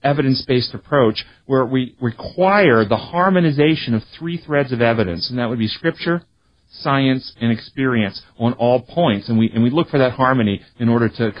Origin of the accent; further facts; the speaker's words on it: the South, United States; I was raised in the South, Christian upbringing, went to my residency in psychiatry